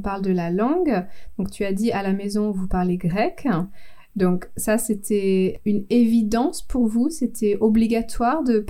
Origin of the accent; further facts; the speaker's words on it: France; je suis française, mais je suis mariée avec un Britannique, un Anglais, et donc à la maison, il y a les deux langues, il n'y a pas une langue majoritaire qui est claire.